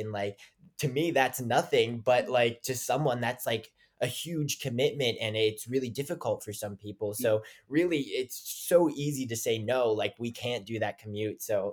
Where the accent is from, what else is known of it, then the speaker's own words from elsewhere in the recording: West Virginia, United States; My drive, so like I came from West Virginia, so my drive was like 7 hours one way.